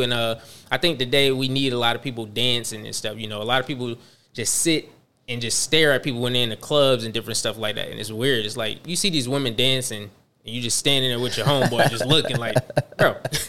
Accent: Panama City, Florida, United States; also born or lived in Chesapeake, Virginia / Spring Hill, Florida; now in Ruskin, United States; Originally from Panama City, Florida.

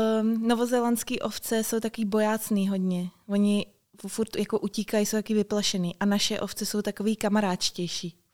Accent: Bohemia, Czechia; kdyby něco takového bylo i u nás v Čechách, protože v té době jsem ještě o stezce nevěděla.

